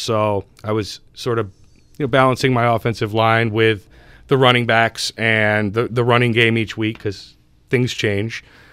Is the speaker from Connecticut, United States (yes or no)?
yes; Greenwich, Connecticut, United States; I grew up in Greenwich, attended Hamilton Avenue Elementary, Western Middle School, and Greenwich High School